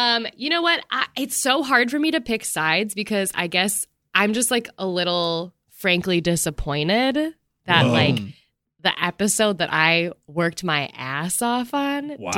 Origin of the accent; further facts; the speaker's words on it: Chicago, Illinois, United States; We're from Chicago.